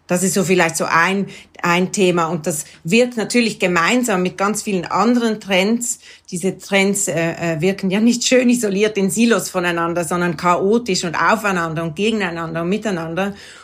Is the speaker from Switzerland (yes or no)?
yes; Basel, Basel-Stadt, Switzerland; Ja, ich bin in Basel aufgewachsen bis 18 im Kleinbasel.